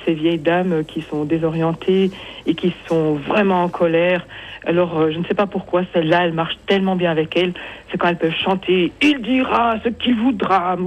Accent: Belgium; Alors, moi je suis belge, donc je connais pas très bien vos systèmes suisses

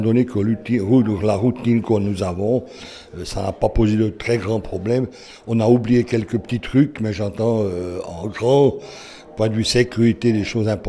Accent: Biel/Bienne, Bern, Switzerland; moi j'ai un certain âge, j'ai grandi à Bienne, j'ai fait toutes les écoles à Bienne, je suis pur biennois, j'ai encore lieu d'origine à Bienne

